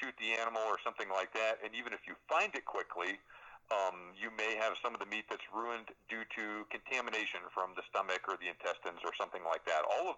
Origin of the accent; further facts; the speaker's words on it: Texas, United States; I grew up hunting out in East Texas, and in those piney woods